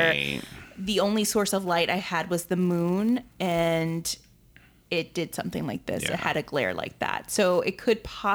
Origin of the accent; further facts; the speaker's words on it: Rochester, New York, United States; My hometown of Rochester, New York, has many, and even my college, Niagara University, is haunted.